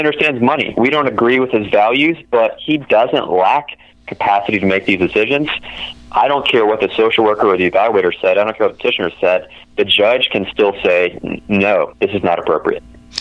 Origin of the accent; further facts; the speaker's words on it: Albany, Georgia, United States; It's actually based upon the size of my hometown of Albany, Georgia.